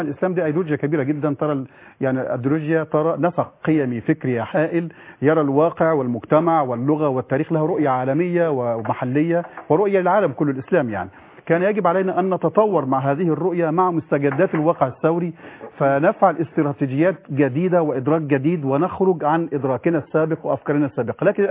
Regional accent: Egypt; كلنا كمصريين يعني قلقين جدا جدا على بلدنا

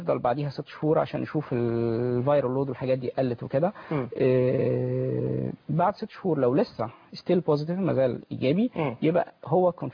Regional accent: Egypt; مشكله كبيره جدا ومشكله كبيره عندنا في مصر.

